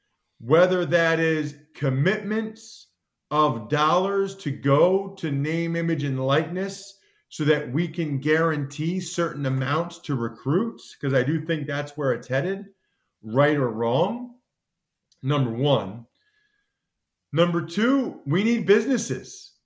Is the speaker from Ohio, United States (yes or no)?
no; Reading, Pennsylvania, United States; a car dealership in my hometown of Reading, Pennsylvania